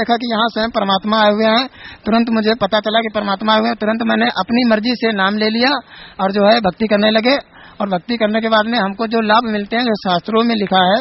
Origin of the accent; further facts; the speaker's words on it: Mahua Chachar, Uttar Pradesh, India; मैं ग्राम महुआ चाचर जिला हरदोई यूपी का रहने वाला हूँ।